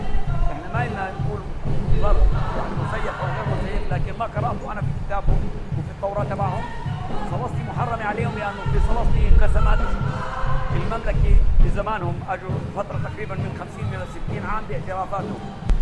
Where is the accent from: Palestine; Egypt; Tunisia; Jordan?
Palestine; يؤسفنا كفلسطينيين أنه إحنا أبناء فلسطين أبنعرفش بلد